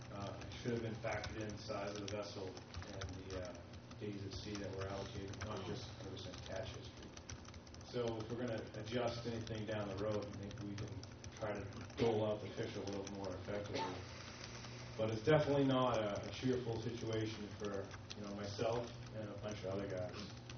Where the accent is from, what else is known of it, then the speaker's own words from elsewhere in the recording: Portland, Maine, United States; I'm from Portland, Maine, here.